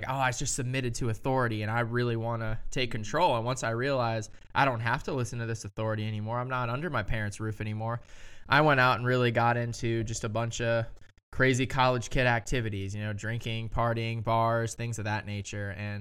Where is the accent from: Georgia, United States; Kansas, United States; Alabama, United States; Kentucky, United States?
Georgia, United States; Lawrenceville; I grew up in the Atlanta, Georgia area, Lawrenceville, Georgia. So I grew up in a Baptist church